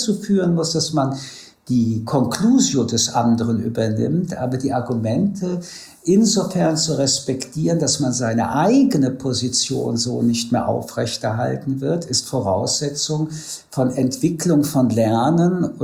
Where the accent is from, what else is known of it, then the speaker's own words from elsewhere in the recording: France; Ich komme aus Frankreich, das ist doch eine andere Diskussionskultur.